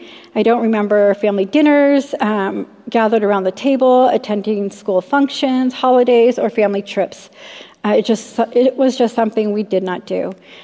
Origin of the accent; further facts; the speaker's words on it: Long Beach, California, United States; born there; Okay, so I was born in Long Beach, California in 1976. I'm the oldest of eight siblings.